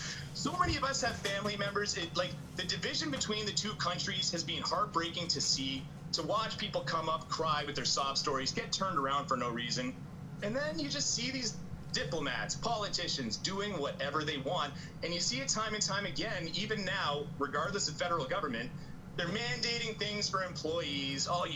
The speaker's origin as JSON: {"language": "English", "country": "Canada", "said": "We're all Canadian citizens. You have the right to leave your country"}